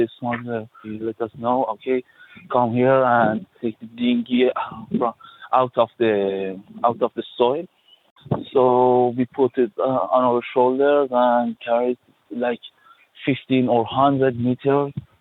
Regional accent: South Iran, Iran; moved away as an adult; I'm 28 years old. I'm from Iran, south of Iran. I crossed the Channel by a dinghy like 6 months ago.

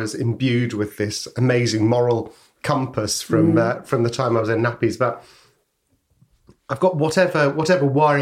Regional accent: London, United Kingdom; born or raised there; also born or lived in Brighton

